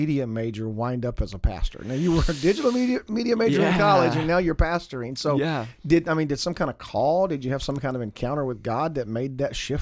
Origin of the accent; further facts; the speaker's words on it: Georgia, United States; moved away as an adult; So I grew up in Georgia.